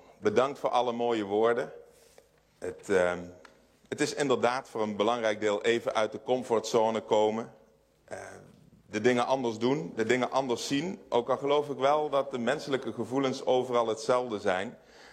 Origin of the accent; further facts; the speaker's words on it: Gelderland, Netherlands; Van oorsprong kom ik uit de Valendries. Dat is een rivierduinengebied.